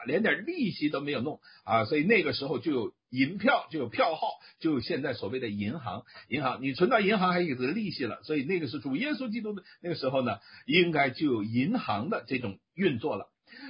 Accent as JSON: {"language": "Chinese", "country": "China", "said": "因为我们来自于大陆背景的人都学过鲁迅先生一篇著名的文章，叫做《孔乙己》"}